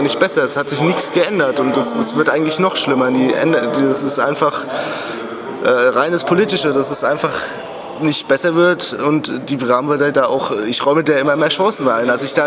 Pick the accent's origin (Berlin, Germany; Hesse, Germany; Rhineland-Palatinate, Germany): Hesse, Germany; Wiesbaden; Ich komme aus Wiesbaden, beziehungsweise aus der Nähe von Wiesbaden.